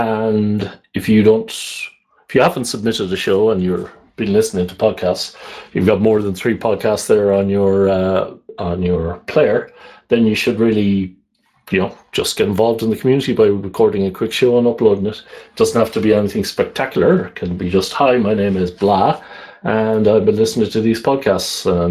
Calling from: Netherlands; I am calling from the Netherlands, I guess.

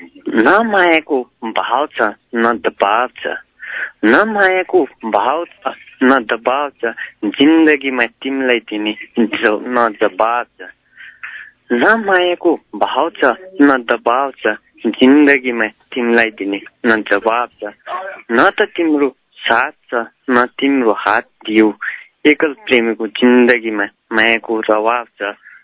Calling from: Dadeldhura, Sudurpashchim Province, Nepal; हजुर म सुन्दर सुदूरपश्चिमको डनेलधुरादेखि

